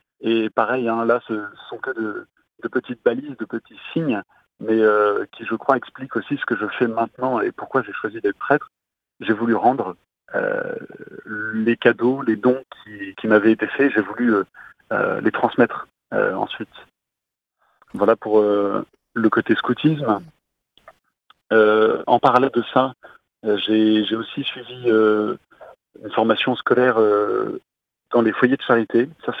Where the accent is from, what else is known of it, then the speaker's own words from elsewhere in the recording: Toulon, Provence-Alpes-Côte d'Azur, France; Et donc, je suis originaire de Toulon, d'une famille catholique de 5 enfants.